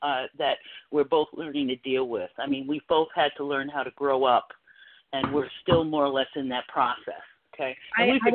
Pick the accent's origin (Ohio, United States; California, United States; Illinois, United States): California, United States; Santa Rosa; now in Kansas, United States; We're from California. We're from California.